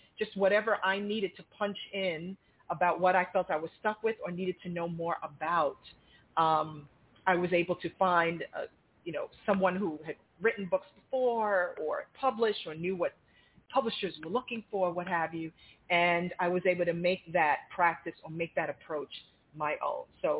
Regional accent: Roosevelt, New York, United States; I grew up in Memorial Presbyterian in Roosevelt, New York, working with children and in the ministries

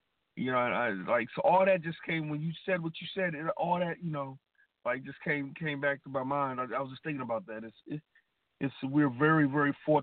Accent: Sierra Leone; You know, I come from, you know, my family, we're from Sierra Leone.

